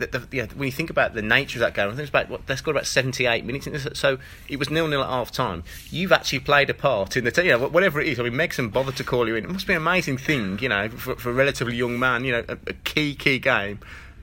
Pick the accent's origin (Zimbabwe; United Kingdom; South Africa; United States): United Kingdom; Oldbury, West Midlands; now in Sutton Coldfield, United Kingdom; So I'm 36, and I mean, I'm from Oldbury originally, but I moved to Sutton Coldfield.